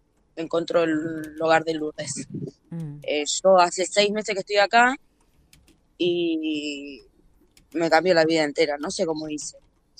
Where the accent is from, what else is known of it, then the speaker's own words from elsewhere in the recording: Mar del Plata, Buenos Aires Province, Argentina; moved away as an adult; now in Buenos Aires, Argentina; Yo soy de Mar del Plata. Hace unos 8 meses llegué a Buenos Aires.